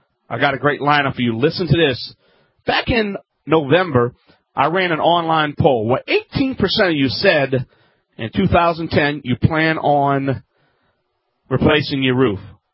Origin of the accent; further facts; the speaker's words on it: Louisiana, United States; a licensed, tested contractor.